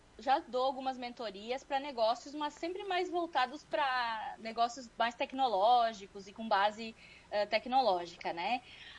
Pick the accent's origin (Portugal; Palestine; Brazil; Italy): Brazil; Nós, como brasileiros, devido aos inúmeros desafios, nós somos muito inovadores.